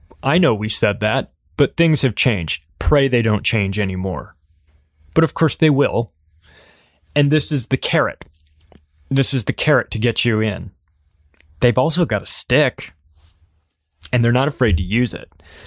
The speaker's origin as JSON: {"language": "English", "country": "United States", "said": "just because I'm an American and it's easier for me to do it that way."}